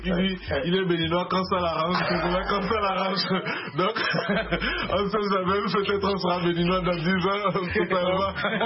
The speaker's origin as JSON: {"language": "French", "country": "Togo", "tie": "born or raised there", "said": "Et on a un peu de la famille au Togo aussi. Ouais. Et nous, on a grandi au Togo particulièrement."}